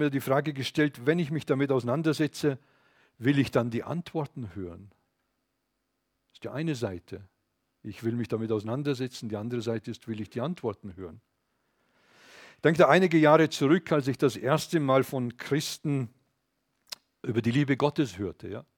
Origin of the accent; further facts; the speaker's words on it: Austria; Ich kann als Österreicher nicht als Schweizer handeln.